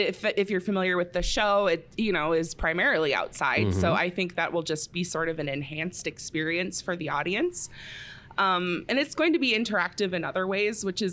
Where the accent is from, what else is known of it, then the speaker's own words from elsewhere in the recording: South Dakota, United States; And then, yeah, found my way back here in Sioux Falls. I'm from South Dakota. And yeah, I've been back for about 6 years now